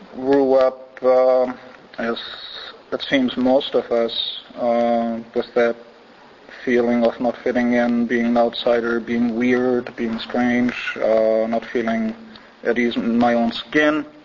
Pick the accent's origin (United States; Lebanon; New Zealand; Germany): Germany; English is a second language; briefly, where I come from, it's pretty obvious. Germany won 2-0 against Sweden, if anybody cares. I was born in Germany shortly after the war.